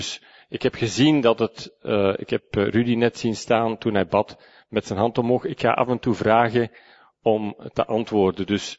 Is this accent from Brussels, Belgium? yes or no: no; Herentals, Antwerp, Belgium; Ik ben van Hertals, ik ben van Hertals, moet ik zeggen. En ik ben hier al lang weg